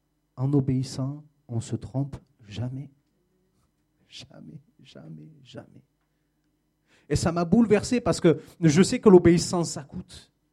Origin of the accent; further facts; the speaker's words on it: Marseille, Provence-Alpes-Côte d'Azur, France; je devais partir de Marseille, parce que je viens de Marseille